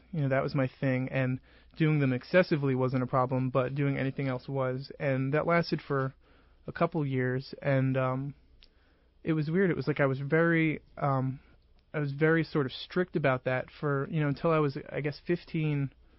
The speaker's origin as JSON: {"language": "English", "region": "New Jersey", "country": "United States", "accent": "New Jersey", "said": "first of all, I'm from Jersey, so I have one strike against me for that."}